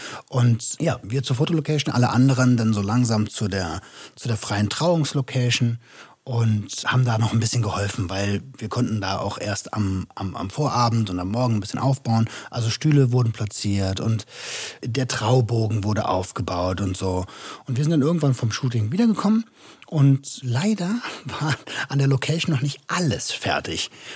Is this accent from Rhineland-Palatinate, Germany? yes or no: no; Berlin, Germany; ich glaube, wir kommen ja aus Berlin